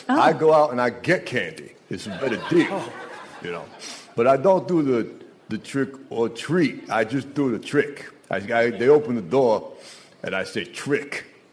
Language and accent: English; Flatbush, New York, United States; Yeah, I grew up in Flatbush. It's a little tiny house. It was apartment buildings. We had a house in between.